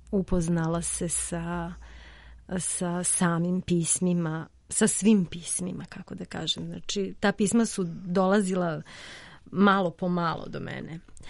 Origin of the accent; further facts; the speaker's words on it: Čurug, Vojvodina, Serbia; oni su i navikli, kod nas u Čurugu ima dosta sveštenika